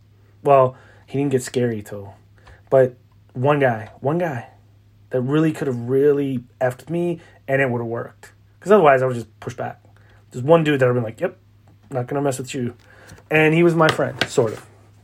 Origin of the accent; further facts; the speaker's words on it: Maryland, United States; I mean, I grew up outside of Baltimore. It's pretty country.